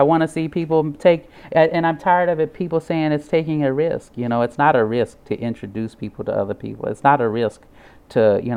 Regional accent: St. Louis, Missouri, United States; And I think growing up in St. Louis and getting to know the cultural institutions over the last 20 years has been quite interesting.

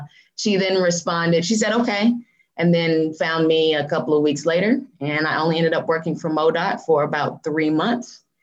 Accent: Kansas City, Missouri, United States; Well, I am born and raised in Kansas City, graduated from St. Teresa's, the all-girls high school there

